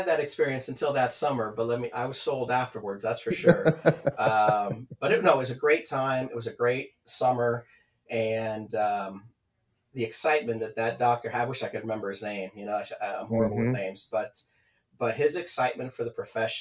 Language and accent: English; California, United States; fine tune my Spanish skills, which didn't weren't quite where they needed to be when, you know, growing up in California.